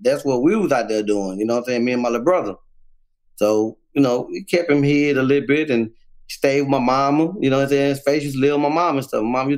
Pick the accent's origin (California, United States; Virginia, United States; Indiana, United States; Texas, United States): Texas, United States; Houston; South Park, the South Side. When you hear everybody say the South Side, the dead end, mm-hmm. I originated out the dead end, you know what I'm saying?